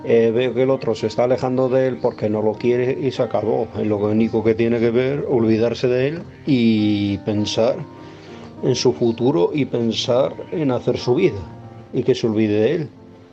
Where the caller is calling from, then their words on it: Algeciras, Andalusia, Spain; corresponsal de Algeciras.